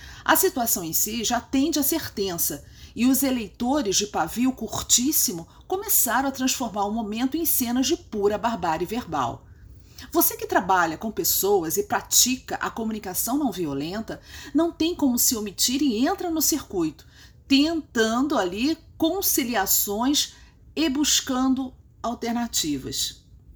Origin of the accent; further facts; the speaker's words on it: Rio de Janeiro, Brazil; como boa carioca, legítima carioca que ama a sua cidade